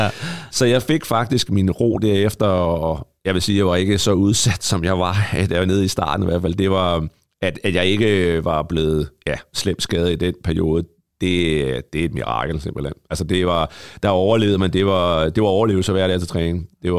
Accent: Næstved, Zealand, Denmark; Jeg kommer hjemme fra Næstved

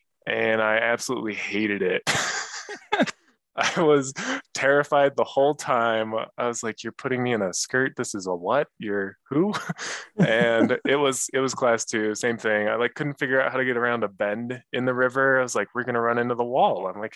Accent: California, United States; I grew up in California

